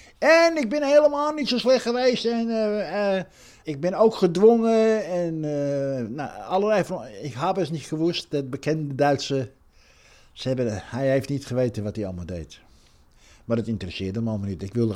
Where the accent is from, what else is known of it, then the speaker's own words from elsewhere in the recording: Netherlands; Maar ik ben Hollander in een Hollands café.